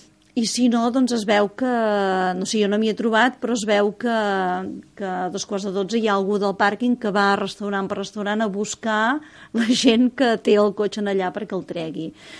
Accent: Girona, Catalonia, Spain; Jo com a ciutadana gironina, que ha sigut molts anys

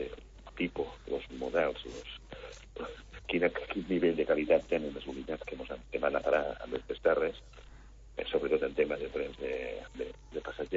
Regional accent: Móra la Nova, Catalonia, Spain; Jo soc de Móra la Nova.

